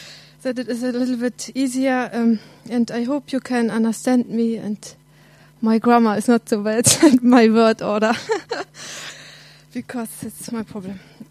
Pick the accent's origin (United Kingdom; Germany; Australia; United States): Germany; East Germany; I grew up in East Germany. And East Germany was in those days under communism government.